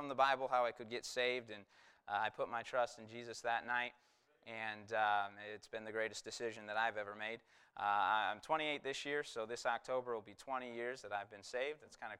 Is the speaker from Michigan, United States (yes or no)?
yes; Gaylord, Michigan, United States; But we're from Gaylord, Michigan